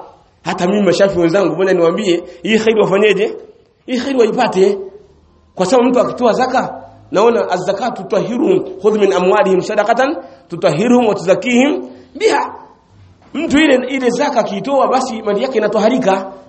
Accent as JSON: {"language": "Swahili", "town": "Vingunguti", "region": "Dar es Salaam", "country": "Tanzania", "said": "Mimi natoka Vingunguti"}